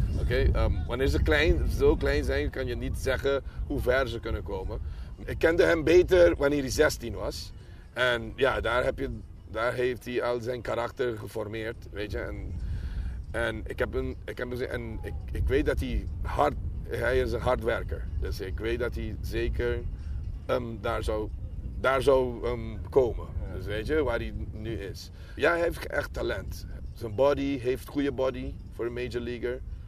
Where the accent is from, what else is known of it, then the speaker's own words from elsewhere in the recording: San Nicolas, Aruba; ik ben eigenlijk van San Nicolas, waar ze geboren zijn